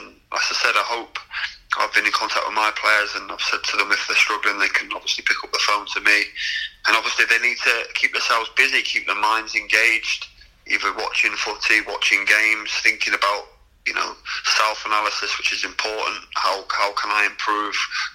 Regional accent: Coventry, West Midlands, United Kingdom; I grew up in Coventry. I'm a Coventry lad, and I had a season ticket at Coventry as a kid

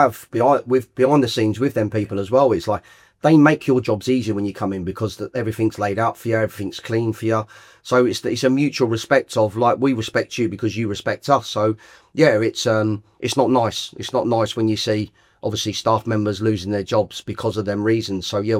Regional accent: Watford, East of England, United Kingdom; Yeah, so I was a young lad growing up in Watford.

